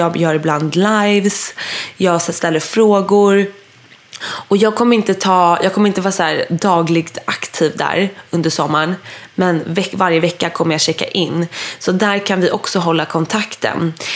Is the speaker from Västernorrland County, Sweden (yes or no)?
no; Dalarö, Stockholm County, Sweden; Jag och min tjejkompis har hyrt ett hus på Dalarö där jag bodde förra sommaren och där jag är uppvuxen.